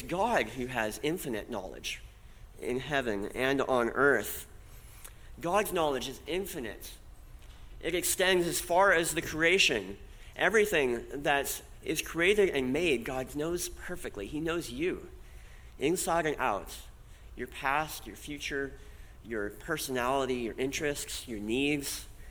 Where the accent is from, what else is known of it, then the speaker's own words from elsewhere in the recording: North Dakota, United States; It's like where I grew up in North Dakota in the wintertime when you would breathe and it would be just a mist